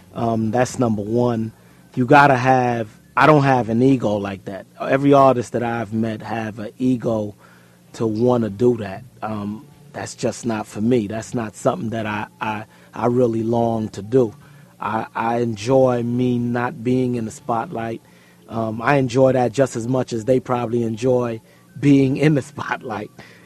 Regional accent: West Coast, United States; Just because I'm from the West Coast, I need to have a West Coast manager.

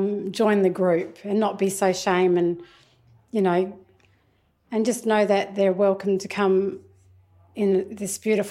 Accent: Narrogin, Western Australia, Australia; born there; So I was born in Narrogin. I'm a Bibbulmun woman from the southwest of Western Australia, and my clans are Bibbulmun, Willimmun, Menang clans.

